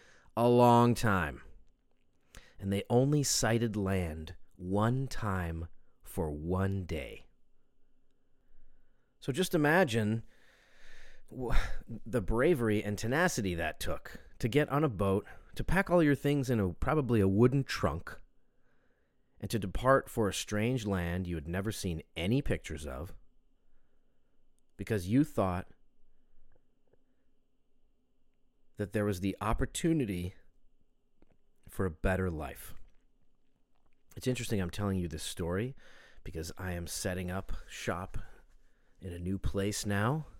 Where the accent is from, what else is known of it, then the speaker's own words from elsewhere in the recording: Hawaii, United States; born there; I was born in Hawaii in 1979, and at that point, Hawaii had been a state for exactly 20 years.